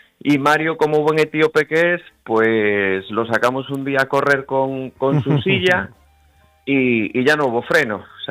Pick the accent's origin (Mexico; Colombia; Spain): Spain; A Coruña, Galicia; a los pocos meses de estar en Coruña, nosotros somos de Coruña